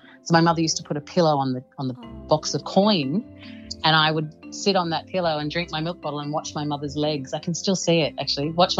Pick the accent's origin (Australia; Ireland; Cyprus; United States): Cyprus; we're from Cyprus originally, so cooking was obviously something that was quite, you know, that everyone in the family had done.